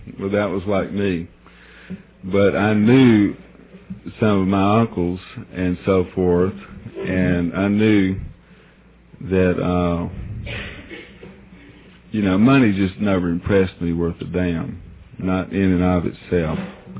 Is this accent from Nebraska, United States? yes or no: no; Georgia, United States; I was from Georgia in San Francisco, right?